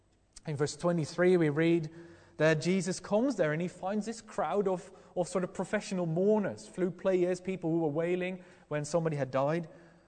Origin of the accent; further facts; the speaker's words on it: Netherlands; now in United Kingdom; Or in my home country, the Netherlands, Alexander, how he is king there.